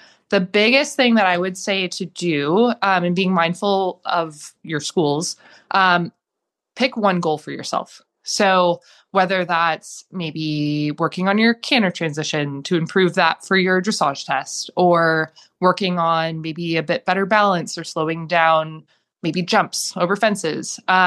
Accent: Ontario, Canada; I grew up in Ontario

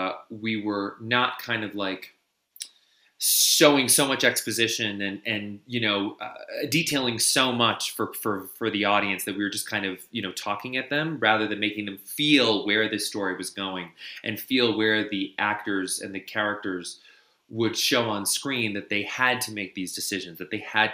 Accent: New York City, New York, United States; New York City.

